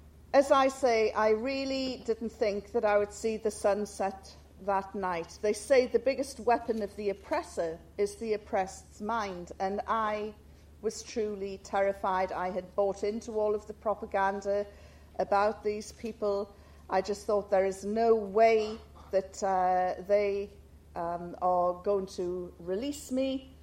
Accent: North East England, United Kingdom; accent: Geordie; And I told them I come from the north of England, and then I said it's like the tribal areas, and they quite liked this idea. And I said I come from a tribe called the Geord

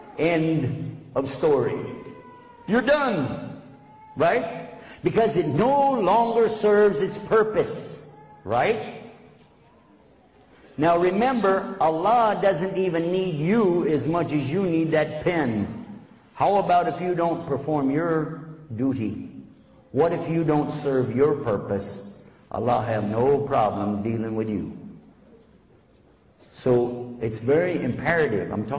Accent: Texas, United States; But keep in mind, I'm just from Texas.

